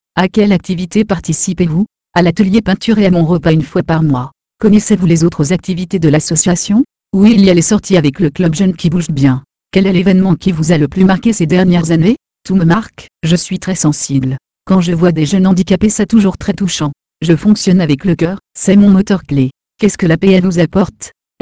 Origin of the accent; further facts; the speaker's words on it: Nouvelle-Aquitaine, France; moved away; je suis originaire des Landes. Il y a 30 ans, je suis venu poursuivre ma carrière sur l'INPOR